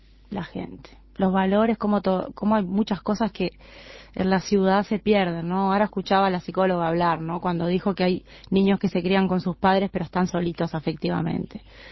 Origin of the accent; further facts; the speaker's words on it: Montevideo, Uruguay; Yo soy de Montevideo, mis padres son del interior. Mi mamá es de Minas y mi papá es de Salto.